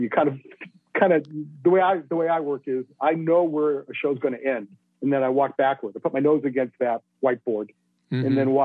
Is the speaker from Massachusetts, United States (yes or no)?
yes; Boston, Massachusetts, United States; And I grew up in Boston, and I hadn't been to 80% of the places where we shot